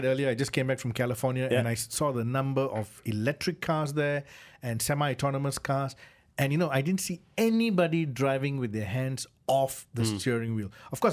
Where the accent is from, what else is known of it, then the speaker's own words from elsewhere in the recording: India; accent: Indian; Okay, sorry, my Indian accent.